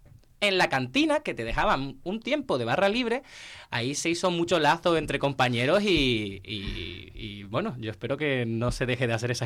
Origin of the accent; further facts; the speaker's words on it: Canary Islands, Spain; soy de Canarias y en Canarias no está esta carrera